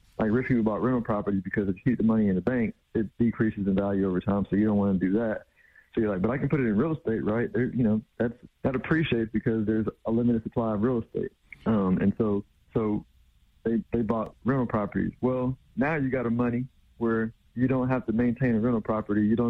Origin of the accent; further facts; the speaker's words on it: Houston, Texas, United States; now in Dallas, United States; Born and raised in Houston, Texas, went to school at UT San Antonio, lived there and worked there for a bit, and we made our way to Dallas, almost 15 years ago, and this is home now.